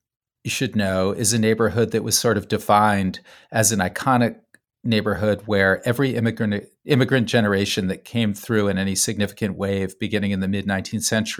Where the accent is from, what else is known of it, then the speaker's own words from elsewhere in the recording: New Haven, Connecticut, United States; And for me, as someone growing up in New Haven who wasn't a Yale person